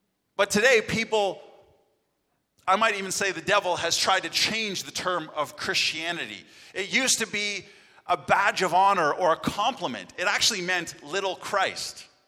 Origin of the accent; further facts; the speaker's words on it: Canada; I'm from Canada. I'm born and raised there.